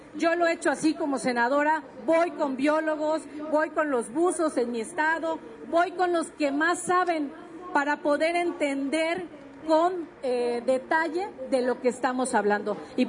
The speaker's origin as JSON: {"language": "Spanish", "region": "Quintana Roo", "country": "Mexico", "tie": "born or raised there", "said": "Quienes somos de Quintana Roo, quienes nacimos en esa tierra"}